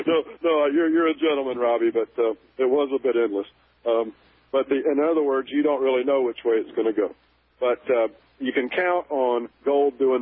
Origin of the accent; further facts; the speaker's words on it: United States; it's about time that these Americans, and I'm American too, get the idea.